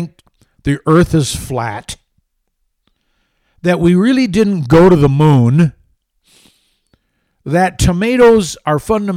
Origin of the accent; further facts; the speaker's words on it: Grand Rapids, Michigan, United States; So it's where I was born. I was born in Grand Rapids. So it's sort of my hometown in that sense.